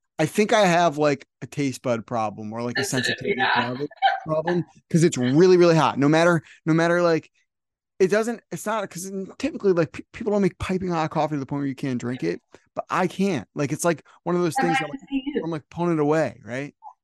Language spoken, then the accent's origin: English; New Jersey, United States; I'm from New Jersey and I go down to Wildwood, New Jersey, which is a beach that's closer to Philly.